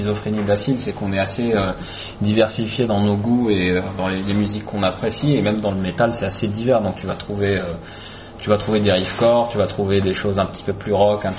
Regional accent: Algeria; now in Paris, France; nous avons grandi en Algérie, on est venu s'installer en France.

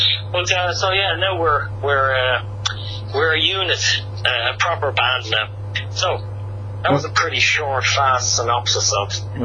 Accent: Dublin, Leinster, Ireland; now in Paris, France; I'm from Dublin, originally.

